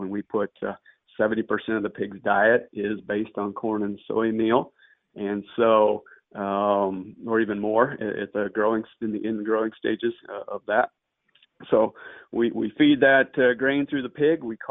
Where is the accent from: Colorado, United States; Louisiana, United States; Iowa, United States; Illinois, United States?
Iowa, United States; But I'm from Wapello County, I actually reside there as well now.